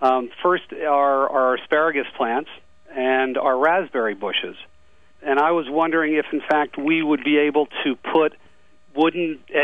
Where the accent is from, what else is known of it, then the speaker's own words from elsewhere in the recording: Chester Springs, Pennsylvania, United States; I am from Chester Springs, Pennsylvania.